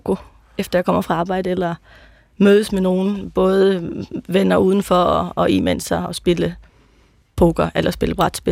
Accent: Faroe Islands; now in Denmark; Jeg kommer fra Færøerne og flyttede til Danmark i 2010.

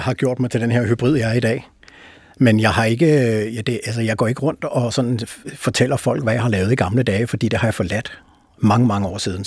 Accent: Brøndby, Capital Region of Denmark, Denmark; jeg voksede op i Brøndby Øster, alene med min mor

